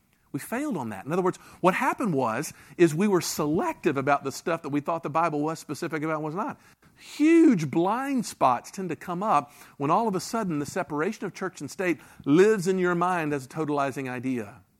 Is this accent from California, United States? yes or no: no; Memphis, Tennessee, United States; I grew up in Memphis, Tennessee, which, you know, is a fairly conservative religious environment.